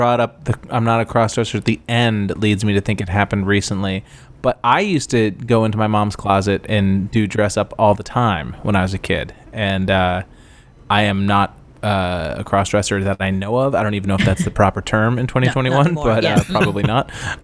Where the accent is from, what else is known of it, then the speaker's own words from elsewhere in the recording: Ireland; And I'm Irish.